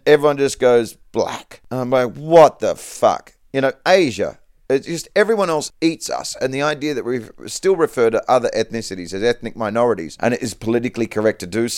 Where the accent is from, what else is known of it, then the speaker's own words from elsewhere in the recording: Perth, Western Australia, Australia; I'm a straight white male. I live on a farm. I was raised in Perth, Western Australia.